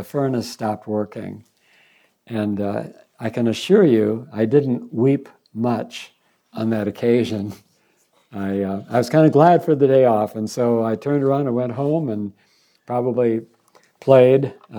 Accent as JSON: {"language": "English", "town": "Royal Oak", "region": "Michigan", "country": "United States", "tie": "born or raised there", "said": "a school probably four-tenths of a mile from our house where I grew up in Royal Oak."}